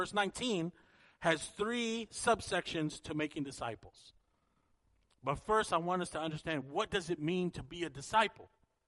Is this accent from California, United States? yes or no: yes; San Jose, California, United States; if you go back to my hometown of San Jose and we're able to find somebody that knew me when I was 21